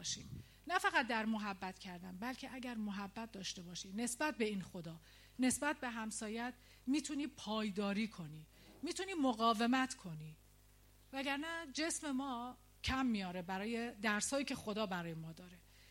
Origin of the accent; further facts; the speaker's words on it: Iran; moved away; یادم من وقتی که از ایران اومدم اینجا خیلی تجربه خیلی چیزا رو نداشتم.